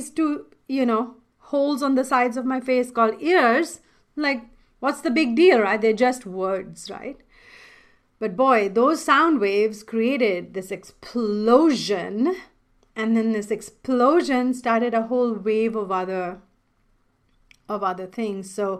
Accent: India; I remember, you know, I'm Indian. I'm from, like, grew up, raised, and went to school.

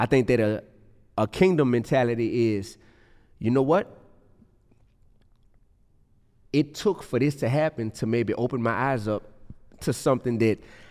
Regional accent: New Orleans, Louisiana, United States; So I live in the Goose, you hear me? I'm from the Goose in New Orleans. That's a part of the East, you hear me?

